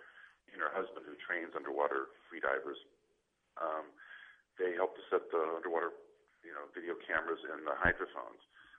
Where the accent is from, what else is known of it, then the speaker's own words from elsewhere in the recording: Dubuque, Iowa, United States; You know, I'm from Dubuque, Iowa.